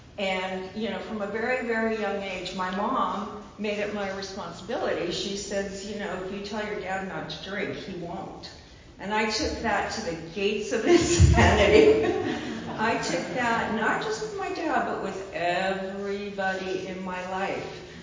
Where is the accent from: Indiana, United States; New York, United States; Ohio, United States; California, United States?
California, United States; San Pedro; At that time, I'm from San Pedro, and we were living in an apartment building, and my dad had two brothers